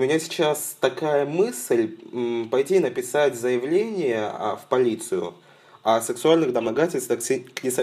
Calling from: Saint Petersburg, Russia; Я вам звоню из Санкт-Петербурга.

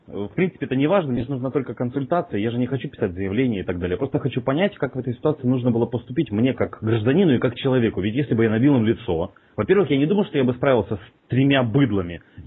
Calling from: Moscow, Russia; Да это не Саратов, я вообще из Москвы звоню.

